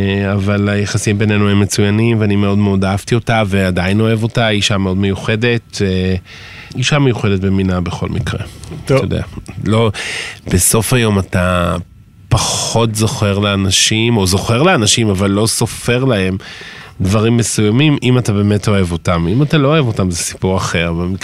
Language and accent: Hebrew; Ramat Gan, Tel Aviv District, Israel; אני בן 53, אני יליד רמת גן, בית ספר פרדס, היום זה נקרא בית ספר לוחמי הגטאות.